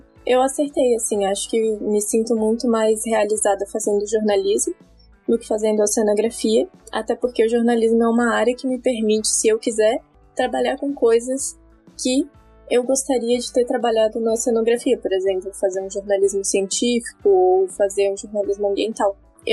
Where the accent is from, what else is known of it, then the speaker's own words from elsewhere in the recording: Florianópolis, Santa Catarina, Brazil; tenho 21 anos, nasci aqui em Floripa e morei aqui praticamente a vida inteira, nos arredores.